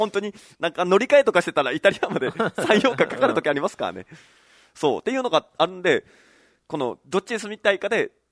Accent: Kagoshima, Japan; 僕のね、地元の鹿児島の半島の方ですね、うん、もう月とかと比べたらちっちゃすぎる、もう大隅半島というのが。

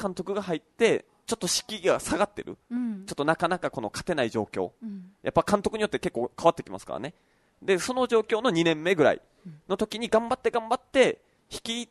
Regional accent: Kagoshima, Japan; いや、うちの地元あるあるですね。鹿児島は強いんですよ、結構

